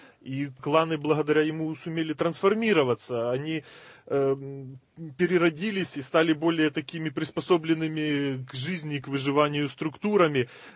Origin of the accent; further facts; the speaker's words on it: Sumy, Sumy Oblast, Ukraine; Я из Сум.